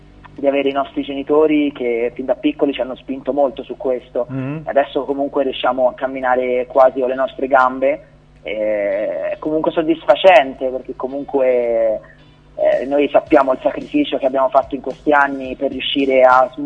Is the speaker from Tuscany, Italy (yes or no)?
yes; Florence, Tuscany, Italy; siamo due ragazzi, veniamo da Firenze, ormai veniamo insieme da un po' di anni